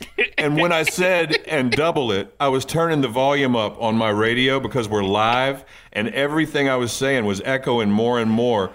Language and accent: English; Onancock, Virginia, United States; when I was over on the Eastern Shore the other day, I was listening to WESR, which I grew up on.